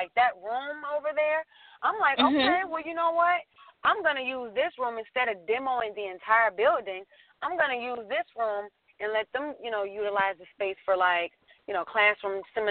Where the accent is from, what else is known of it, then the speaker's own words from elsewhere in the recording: Cincinnati, Ohio, United States; You know, I'm from Cincinnati. I saw them popping up in Little Cincinnati.